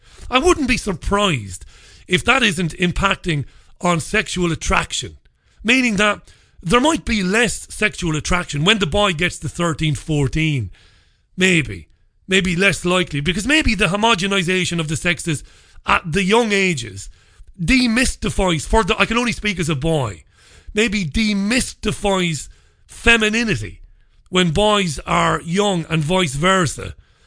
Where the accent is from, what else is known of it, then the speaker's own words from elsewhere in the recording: Waterford, Munster, Ireland; when I was a child growing up in Ballybeg in Waterford